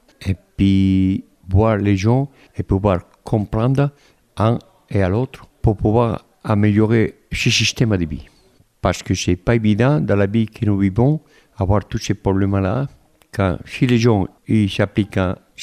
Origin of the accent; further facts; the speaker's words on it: Spain; French is a second language; chez nous, en Espagne